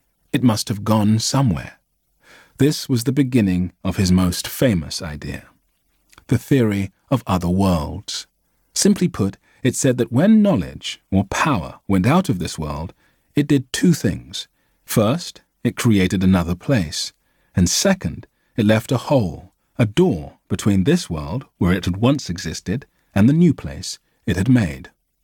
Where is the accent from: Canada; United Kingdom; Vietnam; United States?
United Kingdom; Lyme Regis, South West England; this was the garden of the house where I grew up in Lyme Regis.